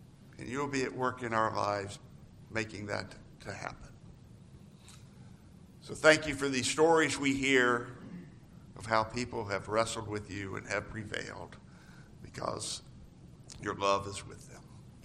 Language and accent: English; Georgia, United States; move to a more suburban church than my hometown in Georgia.